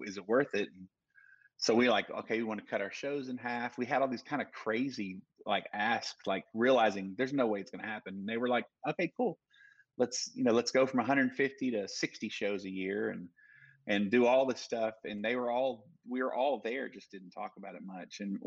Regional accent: Dallas, Texas, United States; but I grew up in Dallas

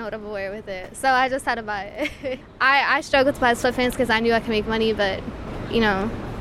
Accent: Brooklyn, New York, United States; I just turned 19. I'm from Bay Ridge, Brooklyn.

